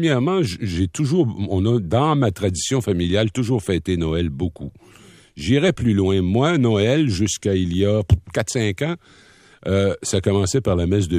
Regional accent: Rimouski, Quebec, Canada; m'en vais à Rimouski dans mon patelin natal

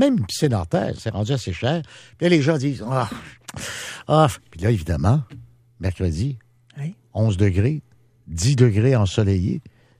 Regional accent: Quebec, Canada; on pouvait passer un superbe été directement chez nous, au Québec.

